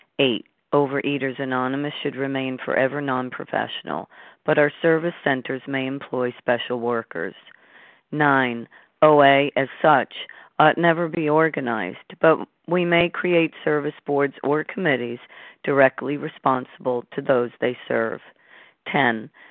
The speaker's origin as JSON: {"language": "English", "region": "Connecticut", "country": "United States", "said": "Good morning. … I'm from Connecticut."}